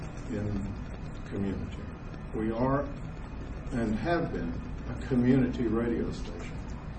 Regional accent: Liberty, Texas, United States; I'm from Liberty, Texas. I don't get into Houston very much

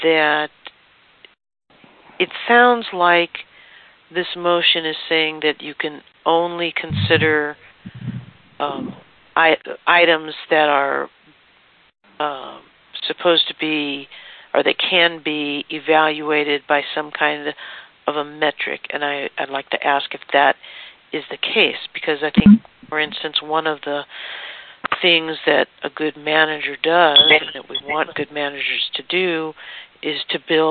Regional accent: Los Angeles, California, United States; I'm from South Los Angeles.

